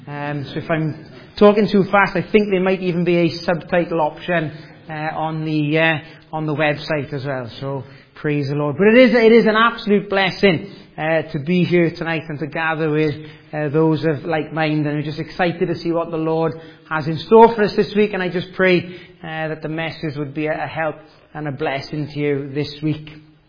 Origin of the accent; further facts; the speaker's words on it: Wales, United Kingdom; As you can tell, the accent is not a local accent. I was born and bred in Wales, I was born again in Wales